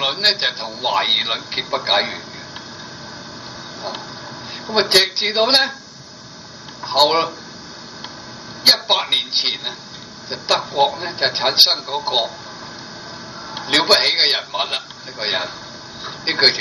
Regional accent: China; 我哋中国人啊，又系独断论喎

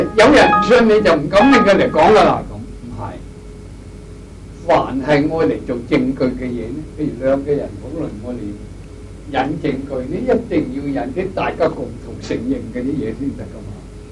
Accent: China; 我係中國人

